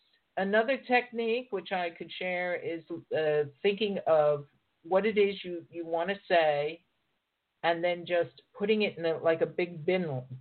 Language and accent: English; Pittsburgh, Pennsylvania, United States; also born or lived in Los Angeles; now in London, United Kingdom; I'm a girl from Pittsburgh, Pennsylvania. I never thought that I would travel and live in London when I grew up. None of that. I just didn't even understand how I could get out of Pittsburgh, let alone anything else.